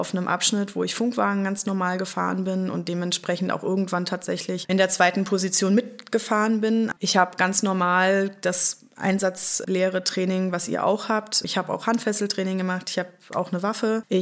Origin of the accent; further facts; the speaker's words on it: Mainz, Rhineland-Palatinate, Germany; Ich komme aber aus Rheinland-Pfalz, aus Mainz.